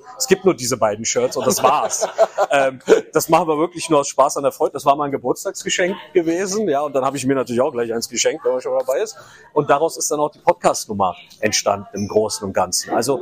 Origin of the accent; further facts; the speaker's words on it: Berlin, Germany; dann sind wir als Berliner so mal jetzt zu Schwaben quasi geworden